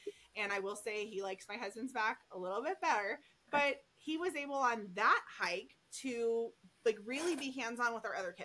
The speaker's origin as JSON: {"language": "English", "region": "Florida", "country": "United States", "said": "I'm from Florida. I'm not skiing or snowboarding."}